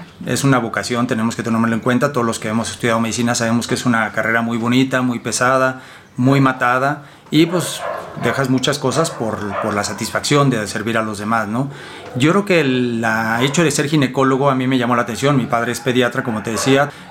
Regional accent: Celaya, Guanajuato, Mexico; also born or lived in Monterrey; Mira, yo soy de Celaya, Guanajuato. Exactamente, es mi tierra natal

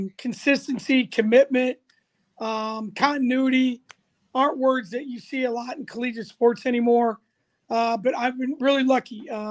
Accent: Ames, Iowa, United States; also born or lived in Davenport; I tell people that I was born in Davenport, Iowa, but I tell people I'm from Ames. This is my home.

